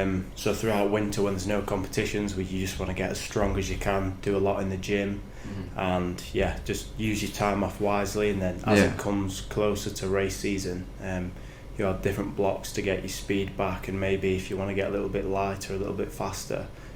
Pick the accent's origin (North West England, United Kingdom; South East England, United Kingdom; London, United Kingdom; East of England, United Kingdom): North West England, United Kingdom; Preston; now in Manchester, United Kingdom; No, so my family home's actually in Preston. That's where I've always lived. I was born and raised in Preston.